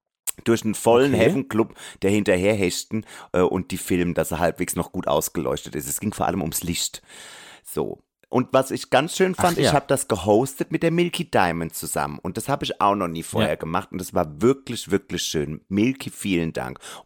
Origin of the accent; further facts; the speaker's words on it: Germany; Das ist ja auch in der Nähe aus meiner Heimat, aus Deutschland.